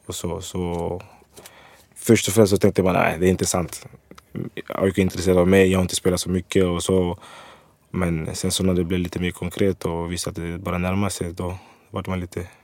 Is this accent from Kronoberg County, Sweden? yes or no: no; Skärholmen, Stockholm County, Sweden; Nej, jag är från Skärholm.